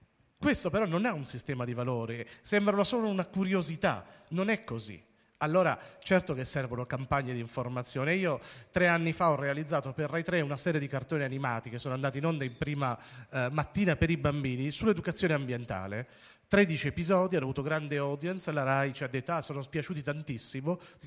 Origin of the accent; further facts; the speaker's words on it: Rome, Lazio, Italy; rispetto a Roma, da dove vengo io